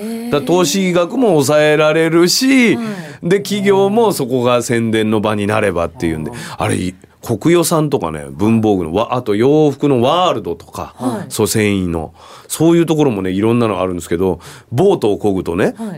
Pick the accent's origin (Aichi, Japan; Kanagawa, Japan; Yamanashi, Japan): Aichi, Japan; Nagoya; もともと僕な、まあ名古屋ですけど、出身は愛知県ですけど